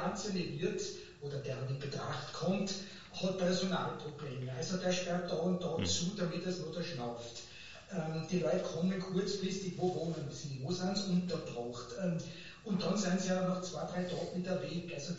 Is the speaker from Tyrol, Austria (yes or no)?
yes; Schwaz, Tyrol, Austria; Ich verweise da wieder auf meine Heimatstadt Schwarz in Tirol, Swarovski, und zwar die mit den Schleifscheiben.